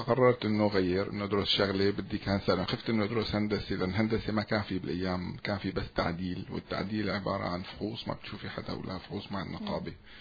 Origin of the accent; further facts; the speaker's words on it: Syria; now in Canada; على بلدنا سوريا ويعم السلام بسوريا وببلدنا الثاني كندا